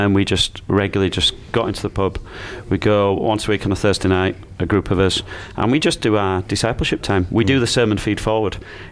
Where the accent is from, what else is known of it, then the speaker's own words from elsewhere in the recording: Yorkshire and the Humber, United Kingdom; I'm a Yorkshireman.